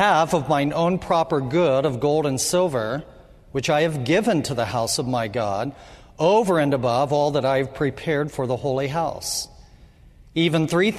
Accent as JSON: {"language": "English", "region": "Indiana", "country": "United States", "tie": "born or raised there", "said": "Growing up in Indiana, I was about sports and I was particularly about basketball."}